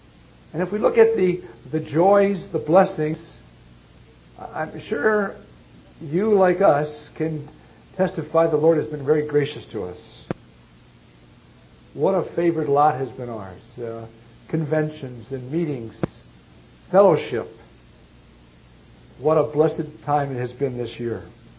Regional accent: Detroit, Michigan, United States; I can remember as a youngster growing up in Detroit, we thought the kingdom was going to be here in the 50s.

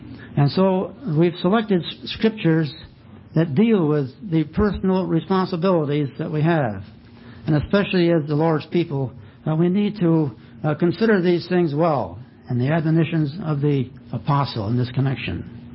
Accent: Canada; Even though we're Canadian, we thought that we might learn something

